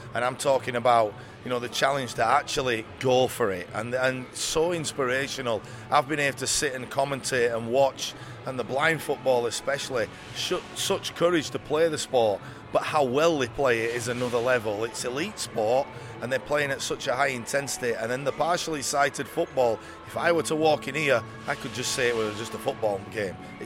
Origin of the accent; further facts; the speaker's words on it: England, United Kingdom; we're really all glad as English people that they're playing so well.